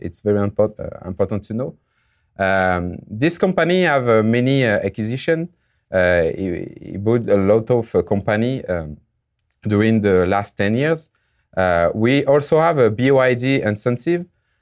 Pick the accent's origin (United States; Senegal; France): France; English is a second language; now in Montreal, Canada; As you can hear with my beautiful accent, I'm from France, but living now in Canada, in Montreal, since 4 years.